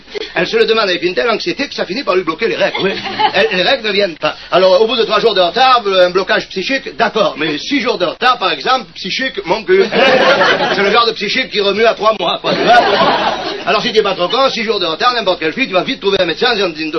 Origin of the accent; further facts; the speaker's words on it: south of France, France; autant vous dire tout de suite que je suis du Midi